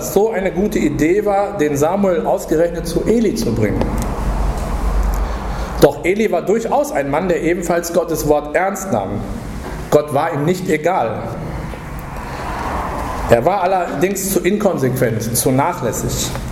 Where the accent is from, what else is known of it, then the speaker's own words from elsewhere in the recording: Essen, North Rhine-Westphalia, Germany; In meiner Heimatstadt in Essen, da gibt es im Stadtteil Rüttenscheid ein Schwimmzentrum